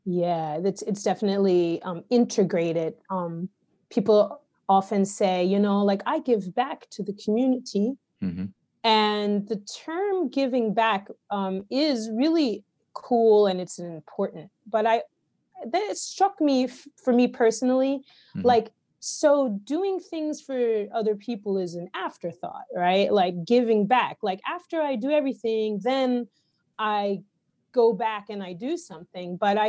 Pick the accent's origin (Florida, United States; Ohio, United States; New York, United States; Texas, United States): New York, United States; my answer is skewed from the perspective of growing up in America, so I can't say definitively this is an answer for outside of America. Yeah. And also bear in mind that I'm a New Yorker